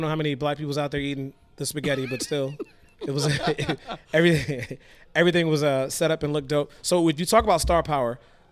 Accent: California, United States; we live on the West Coast. We're coming from Cali.

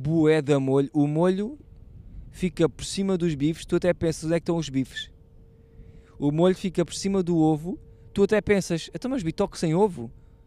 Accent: Setúbal, Portugal; eu já sou de Setúbal desde que nasci, né?

